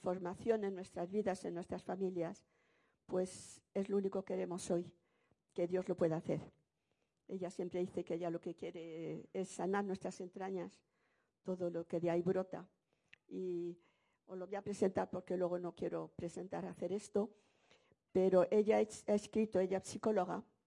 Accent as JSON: {"language": "Spanish", "country": "Spain", "moved": "yes", "lives_now": "Switzerland", "said": "soy española y estoy yo en Suiza"}